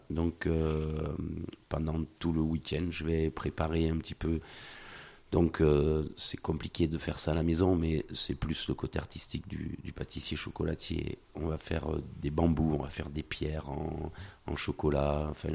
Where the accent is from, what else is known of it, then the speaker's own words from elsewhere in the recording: Villeneuve, France; Je suis de Villeneuve, on déménage à Mannes. Donc, à partir de 15 jours, on est à Mannes.